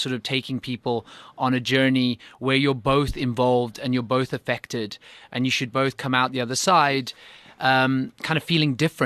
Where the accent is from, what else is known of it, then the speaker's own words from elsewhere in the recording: Cape Town, Western Cape, South Africa; also born or lived in North England; I grew up in Cape Town, but my parents and I was born in North England.